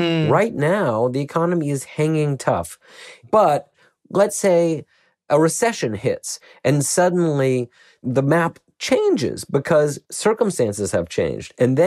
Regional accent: Georgia, United States; Yeah, I grew up in Georgia. My mother lives in Atlanta.

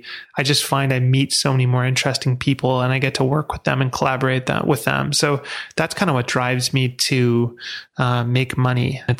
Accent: Vancouver, British Columbia, Canada; I grew up in Vancouver, and I went to school with a lot of really rich kids

